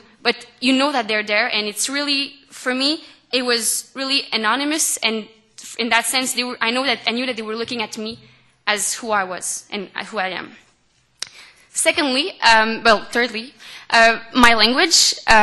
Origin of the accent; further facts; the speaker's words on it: Sainte-Adèle, Quebec, Canada; accent: francophone; first language French; English is a second language; I was born and raised here in Quebec, and I grew up in Saint-Adèle, for those who know where it is.